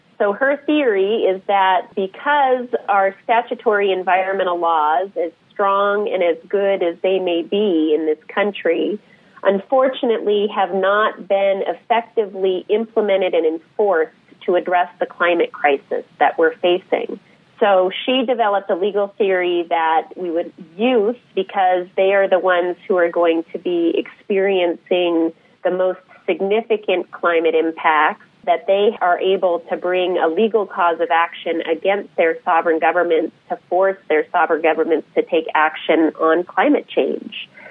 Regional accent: Seattle, Washington, United States; I'm based in Seattle, Washington, and I'm originally from Seattle. I grew up here on the shores of our beautiful Puget Sound, and I was actually born in Washington, D.C.

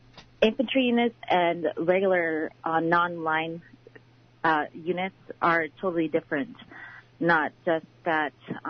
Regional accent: Bethel, Alaska, United States; now in Anchorage, United States; I used to live in Bethel since 2006 is when I went out of Bethel and went to Anchorage. So Bethel is my hometown.

